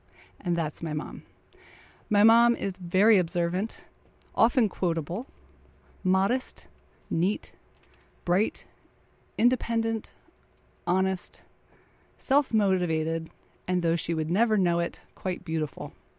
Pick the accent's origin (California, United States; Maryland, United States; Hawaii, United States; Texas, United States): Maryland, United States; In the very rural agricultural town where we grew up in Maryland, I was likely the only kid whose parents both had current passports.